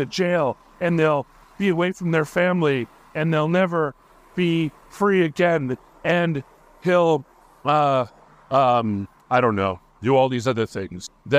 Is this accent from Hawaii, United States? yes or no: yes; Hawaii, United States; because I found growing up in Hawaii very threatening and sometimes dangerous